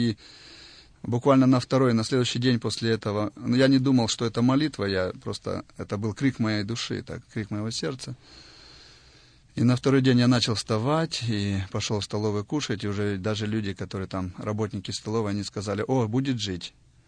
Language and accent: Russian; Amursk, Khabarovsk Krai, Russia; born there; я родился вообще в Амурске. Это Дальний Восток, Хабаровский край. Моя бабушка еврейка со своей семьей во время войны они бежали из Одессы на Дальний Восток, там они оказались.